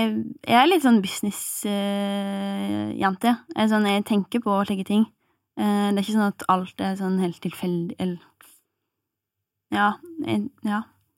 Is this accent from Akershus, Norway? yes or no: no; Innlandet, Norway; now in Oslo, Norway; jeg kommer fra Gudbrandsdalen, jeg kjenner ingen her, folk synes at jeg prater rart